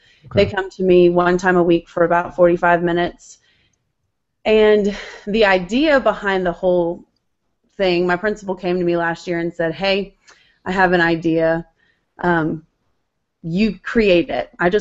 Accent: New Mexico, United States; Well, I grew up in New Mexico, and my mom was a teacher forever when I was little.

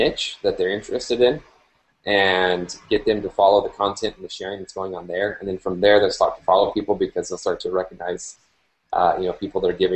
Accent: El Paso, Texas, United States; I grew up in El Paso and watched UTEP football, but always loved watching UT.

